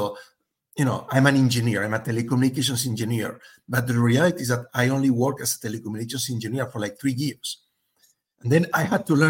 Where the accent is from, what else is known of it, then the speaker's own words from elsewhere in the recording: Spain; also born or lived in France; I come from Spain. I was, you know, born in France, but then raised in Spain.